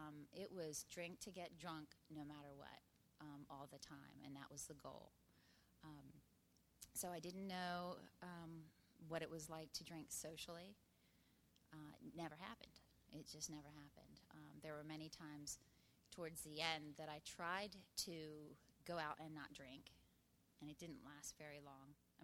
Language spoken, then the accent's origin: English; Maryland, United States; I grew up in Maryland. Crabs and beer.